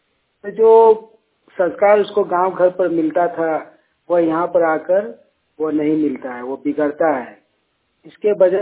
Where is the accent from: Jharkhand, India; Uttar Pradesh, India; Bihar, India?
Jharkhand, India; now in Bangalore, India; ग्राम कसमार चट्टी, panchayat Kasmar, block Kasmar, जिला बोकारो, राज्य झारखंड का निवासी हूँ। मैं दिहाड़ी मजदूरी करने बेंगलोर सिटी पर आया हूँ, पेंटिंग का काम करता हूँ।